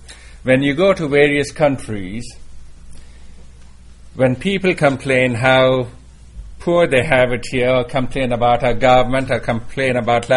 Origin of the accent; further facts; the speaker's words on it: India; growing up in India, that was one of those, last one is rotten egg